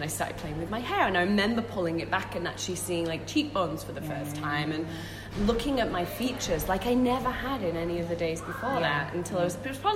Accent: Manchester, North West England, United Kingdom; Grew up in Manchester, one of three girls

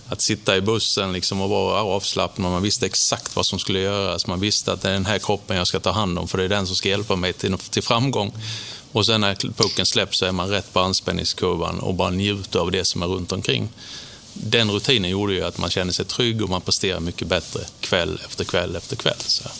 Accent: Hässleholm, Skåne, Sweden; born there; Men jag föddes i Hässleholm. Med mycket släkt, både Hässleholm, Vinslöv, Kristianstad.

